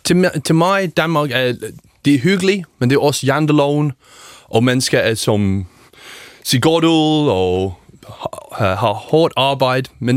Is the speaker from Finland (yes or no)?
no; United Kingdom; Danish is a second language; now in Denmark; Og jeg kommer fra Storbritannien